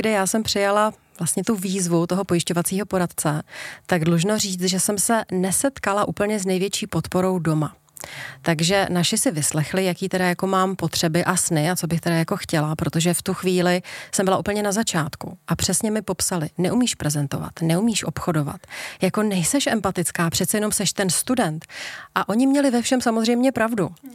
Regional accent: Neratovice, Central Bohemian Region, Czechia; bylo mi nějakých 19. No a nejbližší okresní město, protože já jsem z Neratovic, tak byl Mělník.

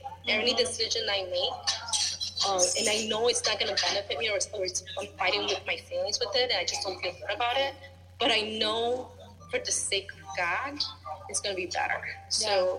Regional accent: Chicago, Illinois, United States; being raised as a Mexican Puerto Rican, being Chicagoan, being a Latina

